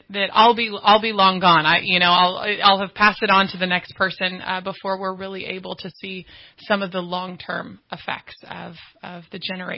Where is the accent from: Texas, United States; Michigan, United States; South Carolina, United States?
Texas, United States; Dallas; now in Redding, United States; I grew up in Texas. I'm from Dallas. You ask where I'm from. I've lived in Redding for 8 years, but I'm from Dallas, baby.